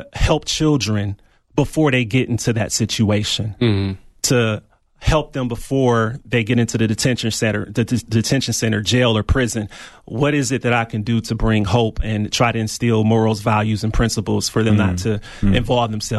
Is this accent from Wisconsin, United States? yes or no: yes; Milwaukee, Wisconsin, United States; now in Tucson, United States; Well, before I came here to Tucson, I'm from Milwaukee, Wisconsin.